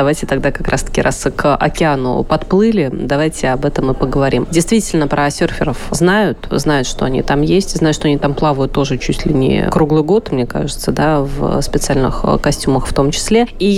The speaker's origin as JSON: {"language": "Russian", "region": "Volga region", "country": "Russia", "tie": "born there", "said": "Я, допустим, родилась на Волге"}